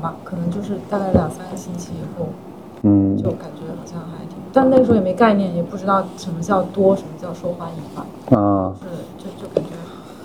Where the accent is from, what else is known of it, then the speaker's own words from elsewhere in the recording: Guangdong, China; 就是因为我们都在广东长大嘛，是制造业很发达的那个珠三角区域